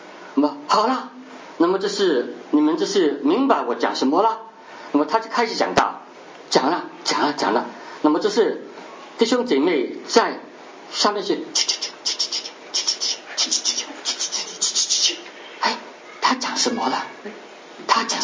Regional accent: Hong Kong; Chinese is a second language; 我们是在香港啊出生，香港长大。那么就是我以前是不懂普通话的，也听不懂，也不懂讲。那么后来去美国读博士的时候，

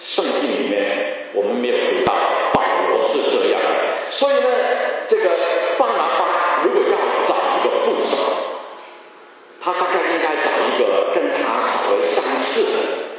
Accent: China; 我们中国人常常说一山不能藏二虎，是吗？

